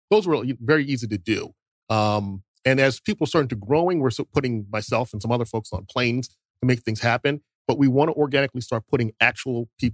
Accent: Baltimore, Maryland, United States; I had to get up to, we're originally from Baltimore, to get up to Baltimore for his funeral.

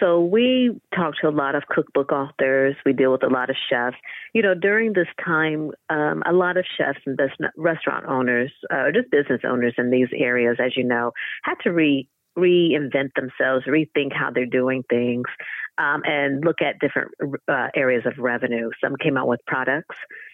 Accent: Midwest, United States; now in Oakland, United States; growing up in the Midwest, a lot of things, obviously now living in Oakland, food is different

